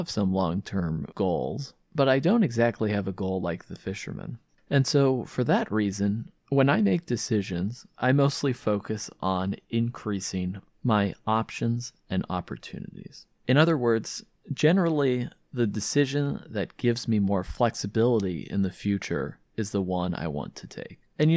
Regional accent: San Diego, California, United States; As you may know, I'm from San Diego and am living in San Diego.

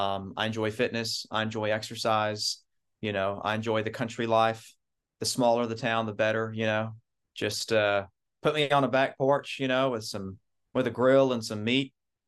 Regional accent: Tennessee, United States; She's from Indiana originally. I'm from the Middle Tennessee area.

